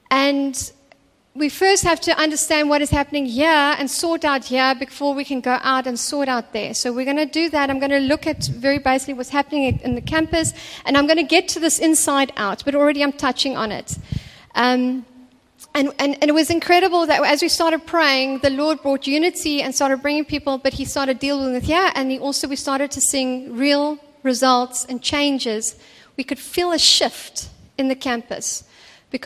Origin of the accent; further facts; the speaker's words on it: England, United Kingdom; and I'm also very proud of the fact that I am English and for my culture being English.